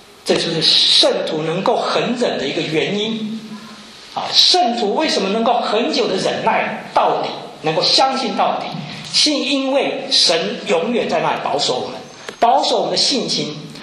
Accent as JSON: {"language": "Chinese", "country": "China", "said": "这很好，我们中国人都没有婚前辅导。"}